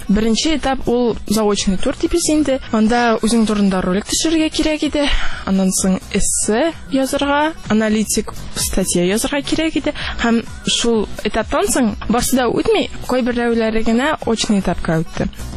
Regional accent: Almetyevsk, Tatarstan, Russia; Мин үзем Әлмәттән, КДУның журфагында укыйм, 4-нче курста

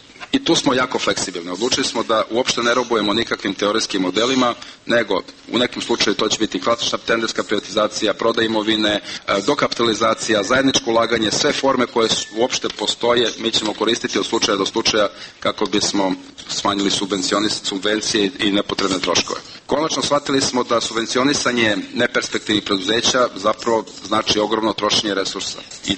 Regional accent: Serbia; Kod nas u Srbiji mi smo odlučili da ostanemo pre svega u elektroprivredi

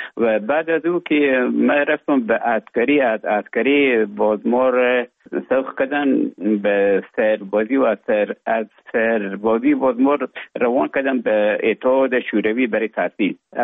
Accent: Afghanistan; moved away as an adult; also born or lived in Russia; now in Finland; تا زمانی که ببخشن طالبا آمدن من در افغانستان بودم. بعد از ای که از افغانستان طالبا آمدن به اوج گذاره محکمه که مشکل بود و آمدم به طرف های روسیه و از روسیه آمدم به ایجه بفنلان.

